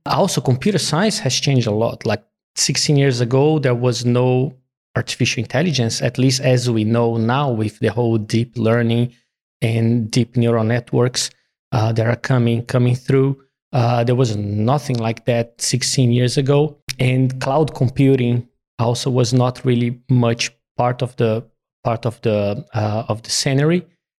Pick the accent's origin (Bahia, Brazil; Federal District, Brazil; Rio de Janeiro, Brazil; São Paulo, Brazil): Rio de Janeiro, Brazil; English is a second language; moved away as an adult; now in Australia; I'm originally from Brazil, from Rio, did my studies over there, and came to Australia in 2003